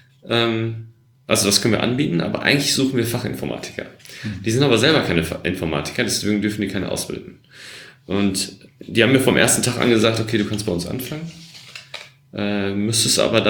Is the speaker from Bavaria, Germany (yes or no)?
no; Essen, North Rhine-Westphalia, Germany; now in Berlin, Germany; Ich bin im Ruhrgebiet groß geworden, in Essen. Mhm. Und irgendwann bin ich nach Berlin gezogen.